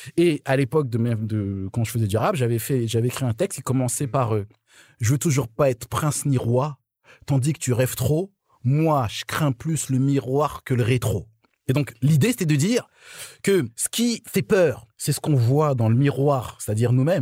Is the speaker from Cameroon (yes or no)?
no; Côte d’Ivoire; born there; moi je suis né en Côte d'Ivoire.